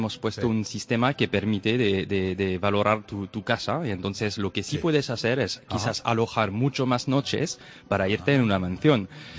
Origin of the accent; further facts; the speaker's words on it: France; Spanish is a second language; now in Spain; Yo soy de Francia, pero ya hace años que me encanta vivir en España.